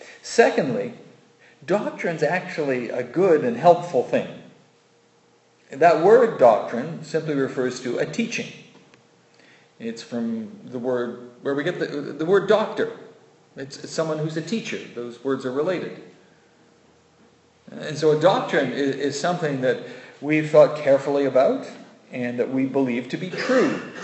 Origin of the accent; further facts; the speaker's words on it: England, United Kingdom; I mean, I was a kid from England, and I was getting insight into a totally different culture.